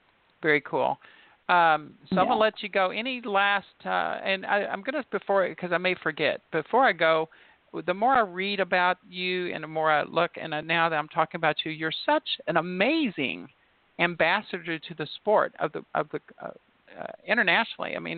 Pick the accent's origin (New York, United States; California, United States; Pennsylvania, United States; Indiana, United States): Indiana, United States; I'm not really a Louisville. I'm from Indiana, so I actually hate no, I'm just kidding.